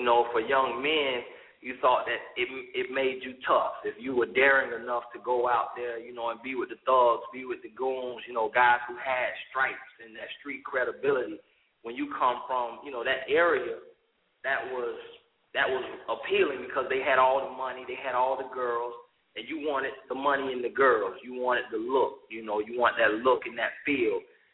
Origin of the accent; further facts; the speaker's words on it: Florida, United States; In Central Florida, kind of in the Orlando area, small town, but in between Orlando and Tampa.